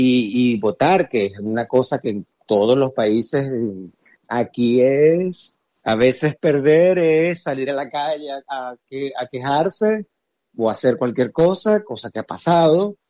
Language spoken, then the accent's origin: Spanish; Venezuela; la planificación de tu vida es casi que en Venezuela, siendo venezolano en Venezuela, es casi un privilegio.